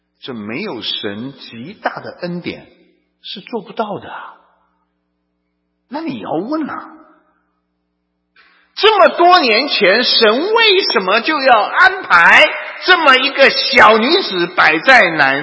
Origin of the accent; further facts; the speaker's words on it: China; 反正我们中国人呢，从小被受的那个洗脑